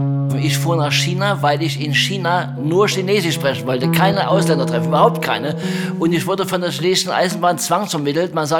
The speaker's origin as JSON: {"language": "German", "region": "Saxony", "country": "Germany", "said": "Ich komme nun aus Sachsen und die Grundprägung bleibt 18 Jahre DDR."}